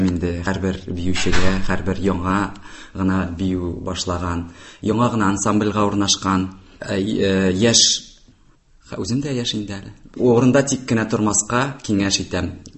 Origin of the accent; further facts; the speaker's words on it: Aktanysh, Tatarstan, Russia; Мин Актаныш районының Актаныш авылыннан дип әйтәбез инде. Шунда туып үстем.